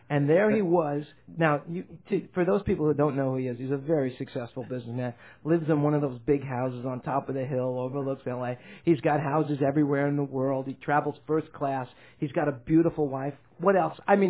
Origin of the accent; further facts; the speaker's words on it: New York, United States; it's a two-floor story, and I come from New York.